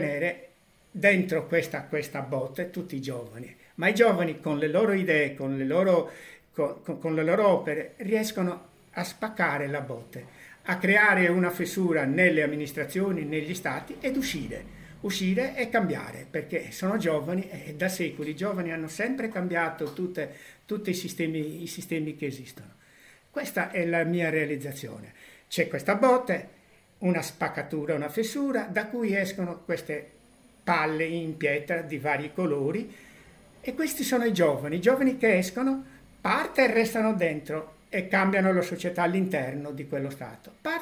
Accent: Villanova Truschedu, Sardinia, Italy; born there; Io ho 75 anni … sono nato il secolo scorso, però sono nato a Villanova Truschedo il secolo scorso

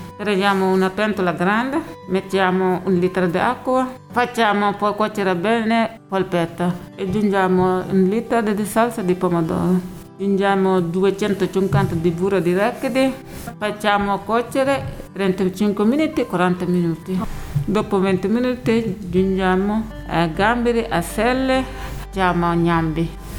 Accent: Touba, Diourbel, Senegal; Italian is a second language; now in Cagliari, Italy; vengo da Senegal, è paese di Tuba. Sono qui in Sardegna a Cagliari, 15 anni.

